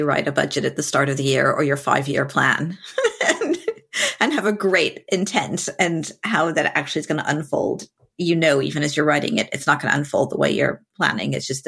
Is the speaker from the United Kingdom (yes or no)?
no; New Mexico, United States; And I came from New Mexico, where there are no corporates. Nobody does that kind of work.